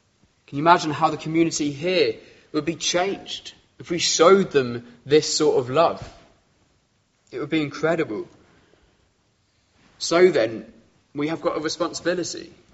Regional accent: South East England, United Kingdom; I grew up in Kent, hence my ridiculously posh voice.

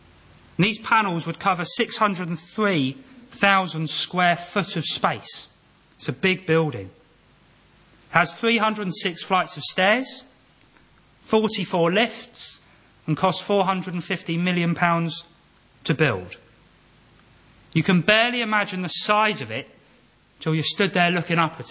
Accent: London, United Kingdom; back in my hometown of London.

